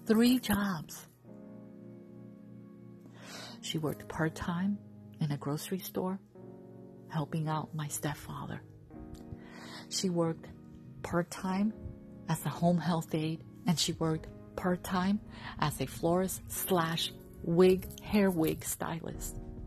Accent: New York City, New York, United States; I wasn't raised with a silver spoon in my mouth, ladies and gentlemen. I was raised in the South Bronx, okay?

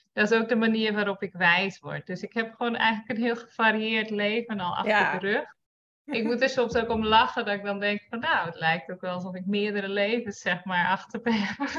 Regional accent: Friesland, Netherlands; moved away as an adult; Ik ben opgegroeid in Friesland. Ben op mijn 18e al gaan reizen naar Amerika.

